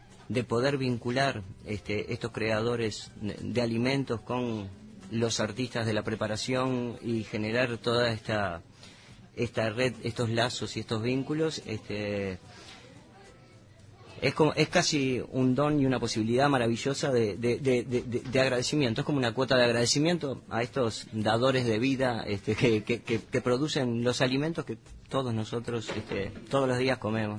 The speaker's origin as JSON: {"language": "Spanish", "region": "Montevideo", "country": "Uruguay", "lives_now": "Canelones, Uruguay", "said": "soy de Canelones, estoy en Canelones viviendo, soy de Montevideo, estoy en Canelones, en la zona de Sauce"}